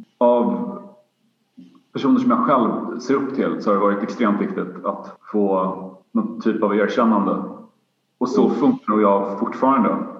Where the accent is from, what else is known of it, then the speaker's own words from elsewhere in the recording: Linköping, Östergötland, Sweden; Jag växte upp i Linköping.